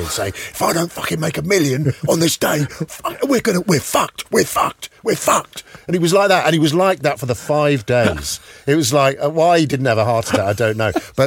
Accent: London, United Kingdom; now in Whitstable, United Kingdom; I was hand making work in my studio in Highgate, because I'm obviously from London.

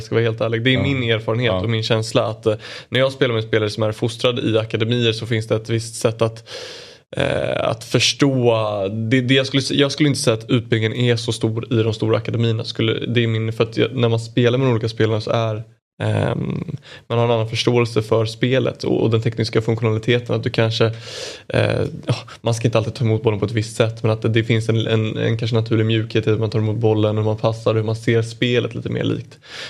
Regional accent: Åkersberga, Stockholm County, Sweden; jag är från Åkersberga

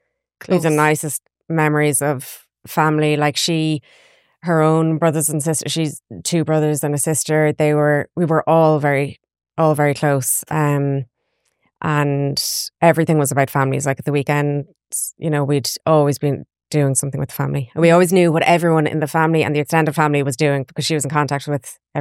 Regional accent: Mountmellick, Leinster, Ireland; I'm from Laois, yeah. I grew up in Mount Mallock, outside Mount Mallock, and I'm now back in Laois after studies and Dublin. And so I'm back in Kilnard in Laois.

